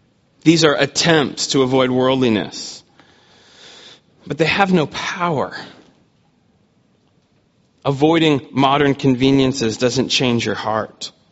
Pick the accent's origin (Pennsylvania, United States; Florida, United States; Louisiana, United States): Pennsylvania, United States; I grew up in the United States, in the state of Pennsylvania, and right behind my house growing up was a group of Amish people